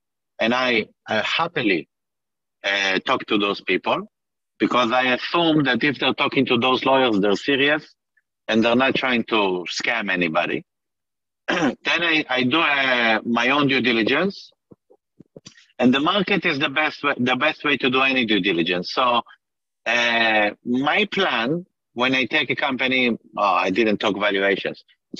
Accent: Canada; I am Canadian.

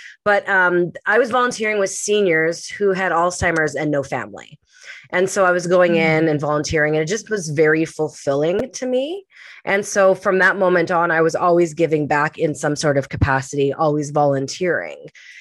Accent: Winnipeg, Manitoba, Canada; now in Kamloops, Canada; Born and raised in Winnipeg, I am now in Kamloops, British Columbia, just moved from Pemberton, BC.

